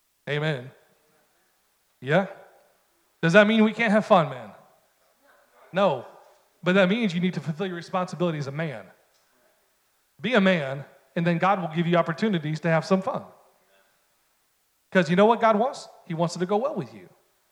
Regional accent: New York, United States; By the way, if you're here with us new and you hear my accent, I'm from upstate New York.

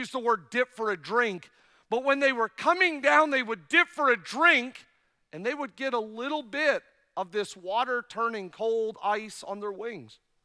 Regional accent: Canada; I'm born and raised in Canada, and I love to go to Niagara Falls.

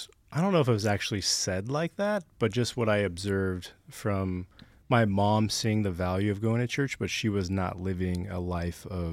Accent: California, United States; So anyways, so it started in Southern California. That's where I grew up, born and raised in SoCal.

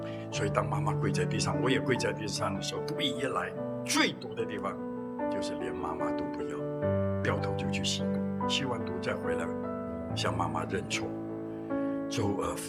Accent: Hong Kong; 我从小在香港长大，12、13岁就出来鬼混

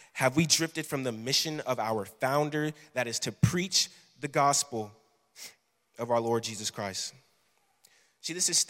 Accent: Fort Worth, Texas, United States; also born or lived in Arlington, Texas; I was born in Arlington, Texas. I commuted to go to school in Arlington, Texas. I was raised in Fort Worth.

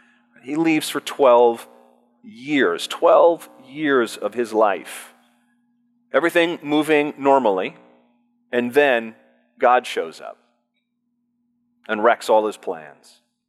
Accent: Port Orchard, Washington, United States; I grew up in Port Orchard, Washington. Any of you ever heard of Port Orchard, Washington? Right. About 4,000 people.

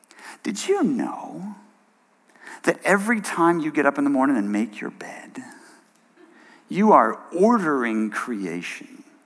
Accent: Bangkok, Thailand; also born or lived in New England; When we moved to Thailand, I grew up in Bangkok. That's where my parents were at the time. And I moved from rural New England to Bangkok, Thailand.

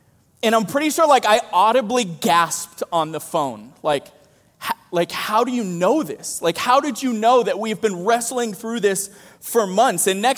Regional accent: Maine, United States; This was something we could not escape because this is my home state. Guys, this is where I grew up.

